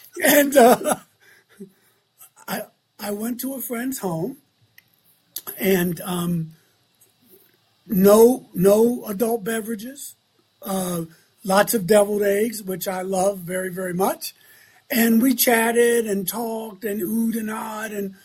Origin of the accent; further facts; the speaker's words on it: Baltimore, Maryland, United States; I remember someone asking me when I was a youth growing up in Baltimore.